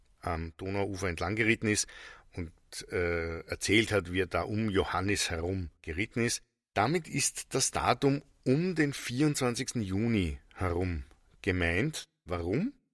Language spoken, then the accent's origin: German; Austria; Das gibt es üblicherweise bei Häusern nicht so oft, zumindest nicht bei uns in Österreich.